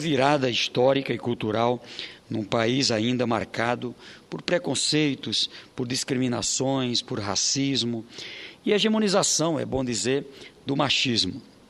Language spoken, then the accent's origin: Portuguese; Piauí, Brazil; também do meu Piauí. Hoje eu vinha de Teresina para cá